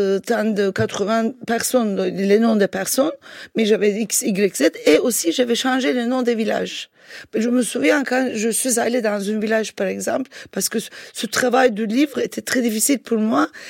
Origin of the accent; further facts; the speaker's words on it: Turkey; je suis turque, je ne connais pas bien le kurde